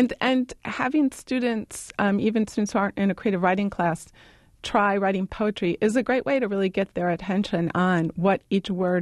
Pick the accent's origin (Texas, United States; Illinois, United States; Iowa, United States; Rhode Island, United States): Illinois, United States; Chicago; I'm from Chicago and we're forever ending our sentences with prepositions